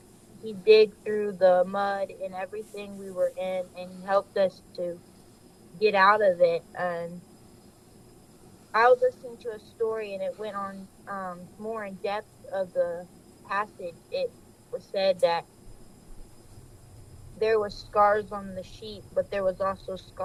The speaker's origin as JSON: {"language": "English", "region": "Ohio", "country": "United States", "tie": "born or raised there", "said": "I was born in Ohio, and I was raised in Ohio, and I am 18 years old"}